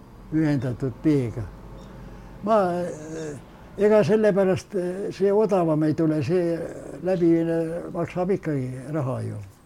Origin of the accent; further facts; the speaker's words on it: Saare County, Estonia; ma olen rahvuselt saarlane. Ma olen väga palju, minu üle on naertud selle õe tähe pärast